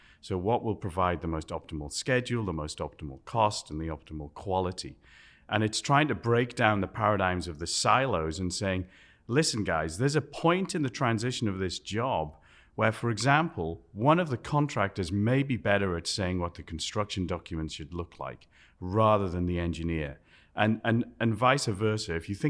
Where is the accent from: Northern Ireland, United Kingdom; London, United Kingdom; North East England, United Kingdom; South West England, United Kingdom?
North East England, United Kingdom; Ashington; born there; I was born in Ashington. It's a little mining village in the northeast of England, near halfway between Newcastle and Edinburgh.